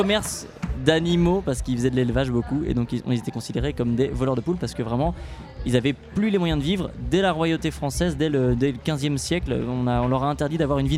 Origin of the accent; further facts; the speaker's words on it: Saint-Nazaire, Pays de la Loire, France; Nous on avait joué beaucoup de musique klezmer à Saint-Nazaire, donc on est des Bretons de Saint-Nazaire.